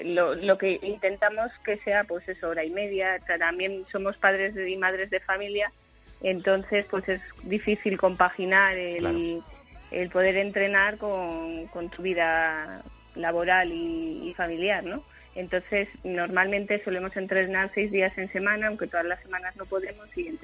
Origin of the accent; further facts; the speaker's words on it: Navarre, Spain; now in Almería, Spain; Soy de Navarra, aunque actualmente estoy viviendo en Almería.